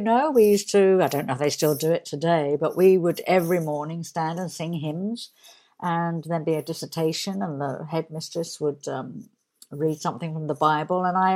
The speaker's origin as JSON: {"language": "English", "town": "Barnet", "region": "London", "country": "United Kingdom", "tie": "born or raised there", "said": "We're Londoners. You're a little further east, I think, than me. I was born and brought up in Barnet in Hertfordshire."}